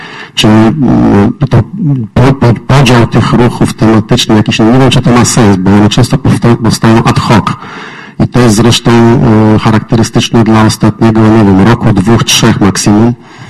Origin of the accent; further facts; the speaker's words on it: Poznań, Greater Poland Voivodeship, Poland; My poznaniacy